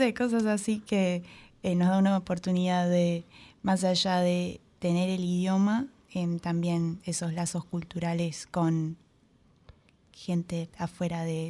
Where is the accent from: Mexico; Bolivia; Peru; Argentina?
Argentina; no sé cómo salió el tema de que yo era argentina